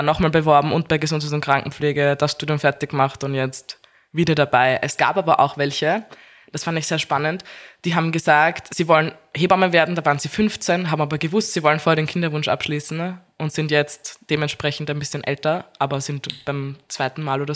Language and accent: German; Vienna, Austria; Ich bin auch aus Wien und fahre dann jeden Tag nach Krems raus